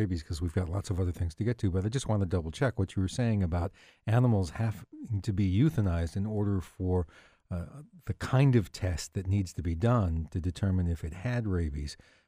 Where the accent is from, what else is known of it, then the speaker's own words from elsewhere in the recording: Richmond, Virginia, United States; from Richmond.